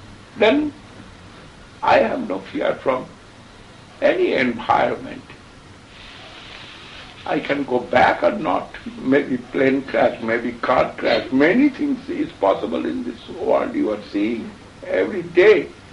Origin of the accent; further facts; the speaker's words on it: India; We cannot say, when I am coming out from India, that time I cannot think myself can go back to India.